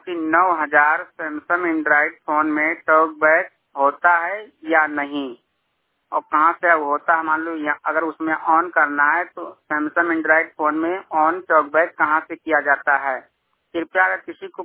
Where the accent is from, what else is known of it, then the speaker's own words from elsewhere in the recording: Basti, Uttar Pradesh, India; जिला बस्ती का रहने वाला हूँ, मूल निवासी उत्तर प्रदेश के निवासी हूँ